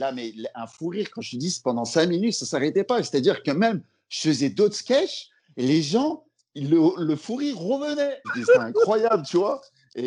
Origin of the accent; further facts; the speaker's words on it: Lyon, Auvergne-Rhône-Alpes, France; now in Paris, France; parce que moi je suis lyonnais de base, et quand je suis arrivé sur Paris